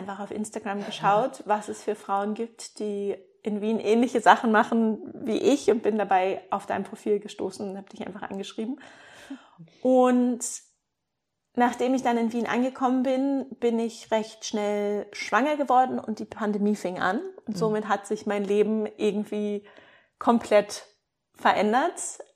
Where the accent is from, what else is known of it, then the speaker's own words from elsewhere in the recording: Berlin, Germany; moved away; also born or lived in Canada; als ich Berlin verlassen habe, quasi meine Heimat, wo ich groß geworden bin